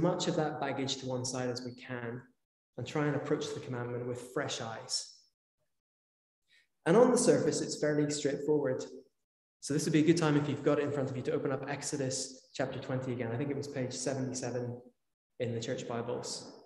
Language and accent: English; Northern Ireland, United Kingdom; In the culture that I grew up in Northern Ireland